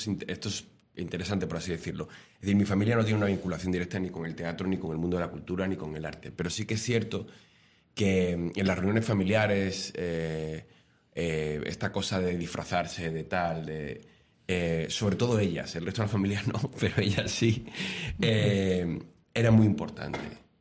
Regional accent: Cáceres, Extremadura, Spain; yo soy de Cáceres, nací allí

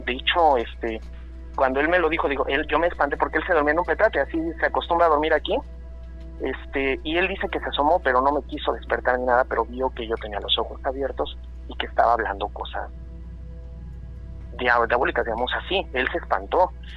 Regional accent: Nezahualcóyotl, State of Mexico, Mexico; now in Veracruz, Mexico; aquí radico actualmente, pero pues yo soy del Estado de México, soy de Ciudad Neza, pero ya radico actualmente aquí en Veracruz.

